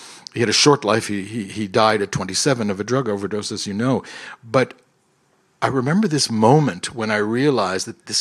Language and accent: English; Ontario, Canada; first language fr; English is a second language; My background, I'm a Franco-Ontarian, French is my mother tongue, with American museum experience.